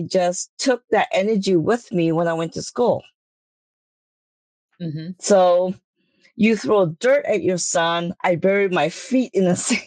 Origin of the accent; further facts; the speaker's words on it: Hawaii, United States; I did that when I was growing up in Hawaii.